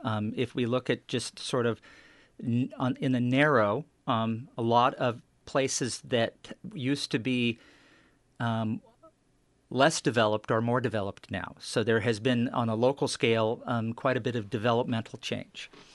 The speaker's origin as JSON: {"language": "English", "town": "Eugene", "region": "Oregon", "country": "United States", "tie": "born or raised there", "also_born_or_lived": "Portland", "lives_now": "Astoria, United States", "said": "I'm a native Oregonian. I was born in Portland. Grew up in the Willamette Valley, in the Eugene area."}